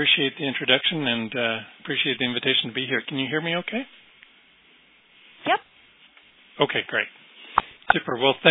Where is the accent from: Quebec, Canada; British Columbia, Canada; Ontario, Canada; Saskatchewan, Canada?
Saskatchewan, Canada; now in Manitoba, Canada; I'd grown up on the prairies. I grew up in Saskatchewan. And so this kind of felt like coming home when I came back here.